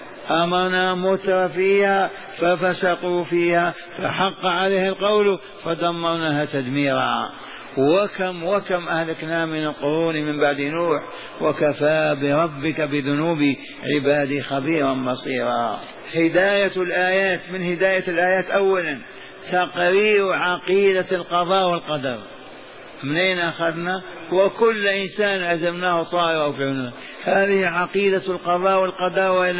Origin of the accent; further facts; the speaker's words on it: Saudi Arabia; ونحن بخاصة سعوديين راغبين في هذا